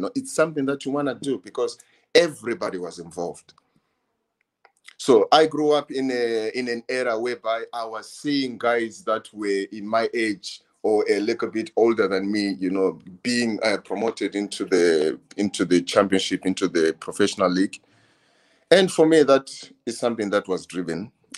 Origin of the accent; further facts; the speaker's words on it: Zimbabwe; Well, when we were growing up, there were so many legends in our city.